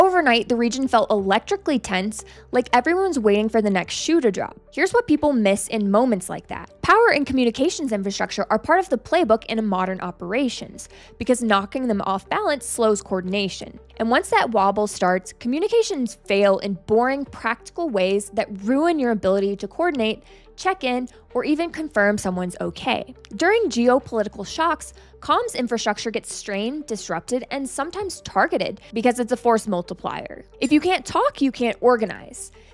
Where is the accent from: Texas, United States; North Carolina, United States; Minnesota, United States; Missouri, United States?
North Carolina, United States; My home state of North Carolina saw this firsthand during Hurricane Helene.